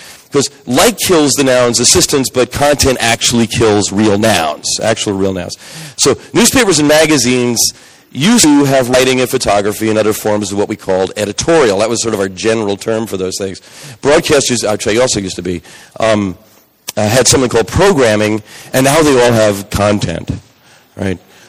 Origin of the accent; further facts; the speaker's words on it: New Jersey, United States; I grew up in New Jersey, which is which is the fucking state or the fucking garden state